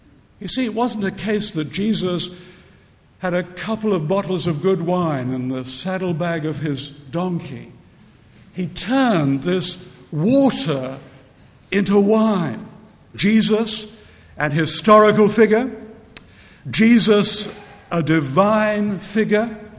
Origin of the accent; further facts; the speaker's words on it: Scotland, United Kingdom; I'm a Scot, and we had a marvelous poet preacher in Scotland